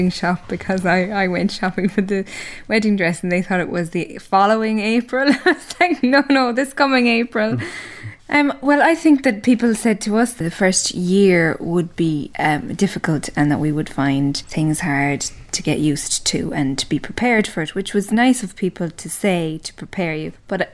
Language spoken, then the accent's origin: English; Killarney, County Kerry, Ireland; I'm from Killarney.